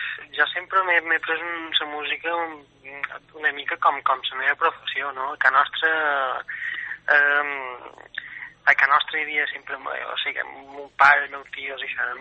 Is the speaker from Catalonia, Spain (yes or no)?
no; Balearic Islands, Spain; Això és perquè, bé, segur que els mallorquins en realitat som catalans que van venir fa 800 anys a Mallorca